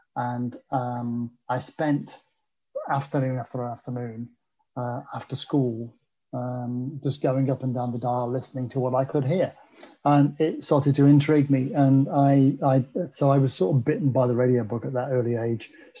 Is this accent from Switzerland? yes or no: no; Derby, East Midlands, United Kingdom; And then Derby's my hometown, and to do the breakfast show back to my hometown, which again I did for about 9 years all told, was just a great honour and was great fun.